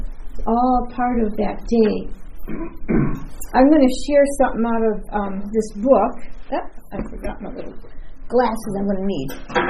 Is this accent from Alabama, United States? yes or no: no; Illinois, United States; I can remember growing up in Illinois, and on Sundays, you know, stores weren't open